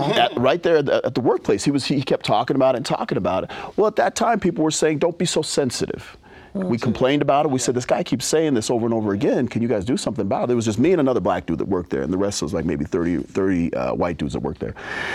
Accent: Salt Lake City, Utah, United States; So I grew up here in Utah. I grew up in Sugar House. And, you know, when we moved here in 1986, it was like I would be the only Black guy everywhere.

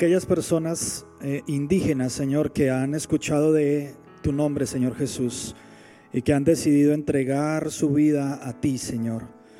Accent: Colombia; somos de Colombia. Y hoy tenemos la oportunidad de orar por nuestro país.

